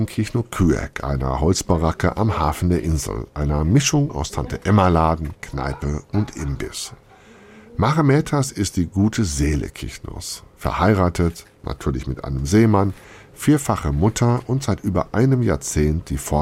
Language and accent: German; West Germany, Germany; Mich erinnert das so ein bisschen an meine erste Reise als Westdeutscher in die damalige DDR, später heute die neuen Bundesländer.